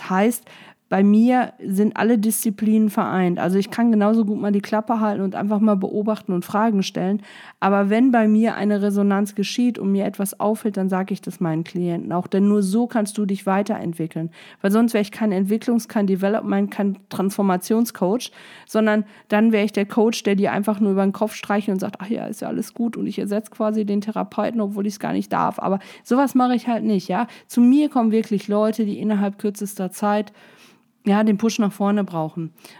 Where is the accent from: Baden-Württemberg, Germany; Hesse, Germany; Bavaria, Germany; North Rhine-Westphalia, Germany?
North Rhine-Westphalia, Germany; Gelsenkirchen; Ich weiß noch, als ich Abitur gemacht habe, gab es bei uns in Gelsenkirchen Feberöl.